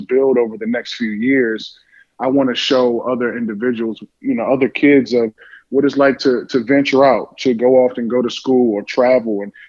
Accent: King George, Virginia, United States; I'm from King George, you're from Colonial Beach, went to Stafford.

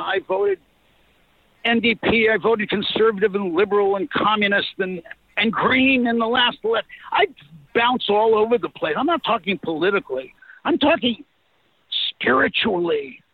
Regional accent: Canada; But I'm a Canuck. I'm a Canadian. I love Canada.

